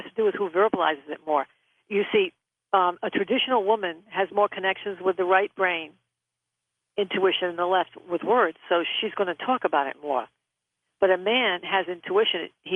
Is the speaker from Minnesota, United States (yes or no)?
no; Rhode Island, United States; I'm originally from Rhode Island